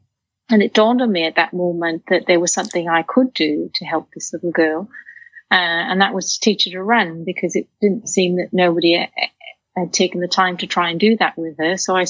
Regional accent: Wales, United Kingdom; I grew up in Wales in a working class family

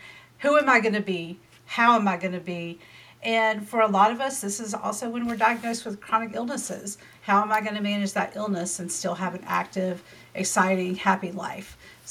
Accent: the South, United States; I am in Charlotte, North Carolina, if you can't tell from my accent. I've lived in the South my whole life.

